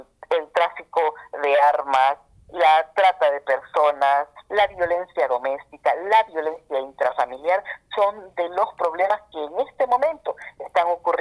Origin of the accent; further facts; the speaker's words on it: Honduras; la sororidad que esperamos como hondureños cuando se causa luto en las familias